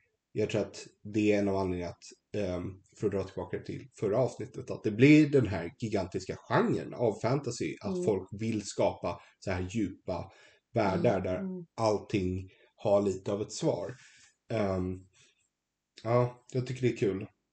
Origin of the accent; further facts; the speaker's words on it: Sweden; det är ju alltid intressant för oss som svenskar att prata om folk som inte har krigat